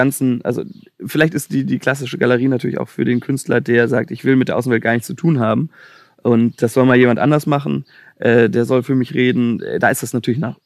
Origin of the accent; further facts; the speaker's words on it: Chicago, Illinois, United States; ich komme irgendwie aus Chicago.